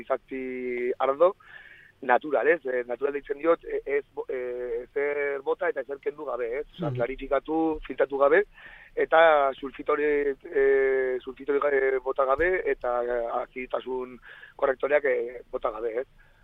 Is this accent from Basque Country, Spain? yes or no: no; Lumbier, Navarre, Spain; born there; ni hemen jaio nintzen Irunberrin upategian mahats bilketetan